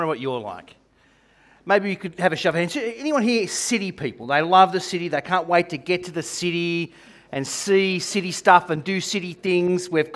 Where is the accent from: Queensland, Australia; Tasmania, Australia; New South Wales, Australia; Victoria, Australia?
New South Wales, Australia; Gosford; also born or lived in Sydney; now in Bathurst, Australia; I much prefer the country to the city. And I've lived in both. I grew up in Gosford when it was a small town, and then I spent 12 years in Sydney. I count it my exile, my Babylon. And I've spent the last 15 years in Bathurst.